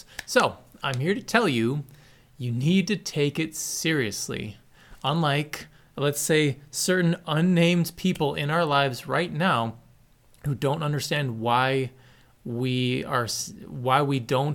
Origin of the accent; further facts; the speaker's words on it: Queens, New York, United States; we're from Queens, New York City, where you see these freezer trucks full of body bags of your neighbors or people that you rode the subway with.